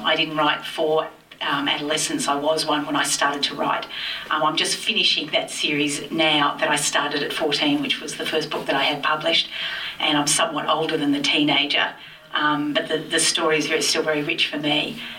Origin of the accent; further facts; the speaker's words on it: Australia; I'm Australian.